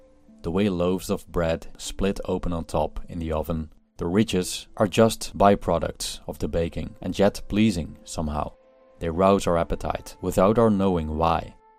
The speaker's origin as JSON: {"language": "English", "town": "Tilburg", "region": "North Brabant", "country": "Netherlands", "tie": "born or raised there", "said": "Here's my hometown, a city of around 200,000 inhabitants in the Netherlands called Tilburg."}